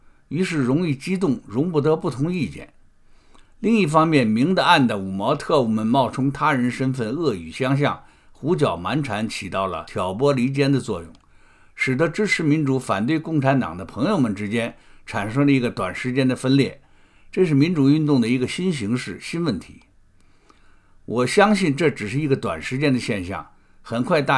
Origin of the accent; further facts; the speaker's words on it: China; 对我们中国人以及中国的前途有什么影响呢？